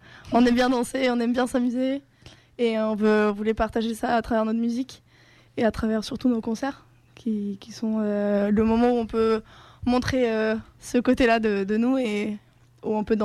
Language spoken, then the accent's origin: French; Spain; French is a second language; moi, je suis espagnole du coup, et c'est pour ça que je chante en espagnol. Et j'ai grandi aussi avec l'anglais. Le français, c'est venu beaucoup plus tard pour moi.